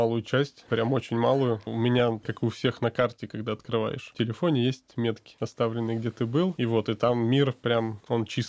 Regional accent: Borovoye, Akmola Region, Kazakhstan; Я родился в Казахстане, в северном, поселок Боровое. Там очень красиво, горы, озера.

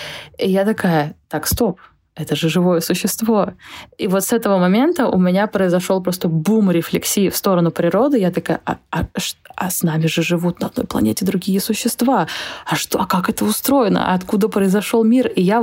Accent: Finland; also born or lived in Estonia; Я выросла в двух местах. Я выросла в Финляндии и в Эстонии. В Финляндии жили, работали мои родители, я там ходила в детский садик

